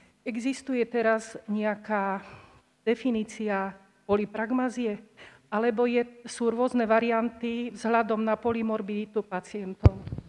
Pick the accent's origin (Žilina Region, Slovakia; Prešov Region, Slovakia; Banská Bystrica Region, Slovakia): Žilina Region, Slovakia; Martin; Dobrý deň, ja som internista z Martina.